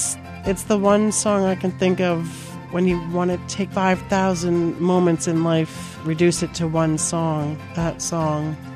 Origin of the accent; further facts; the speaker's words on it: South Portland, Maine, United States; I'm from South Portland, Maine